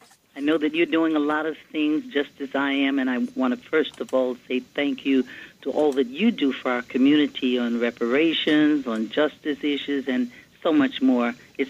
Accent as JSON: {"language": "English", "region": "Louisiana", "country": "United States", "tie": "born or raised there", "said": "When I was running for the United States Congress in my home state of Louisiana some years ago"}